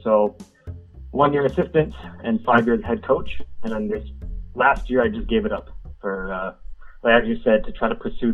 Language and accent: English; St. Thomas, Ontario, Canada; I'm from St. Thomas, Ontario, which is just outside of London.